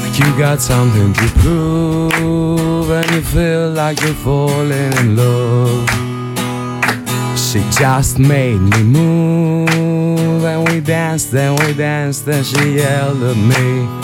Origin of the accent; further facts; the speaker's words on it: Athens, Attica, Greece; Είμαστε από την Αθήνα.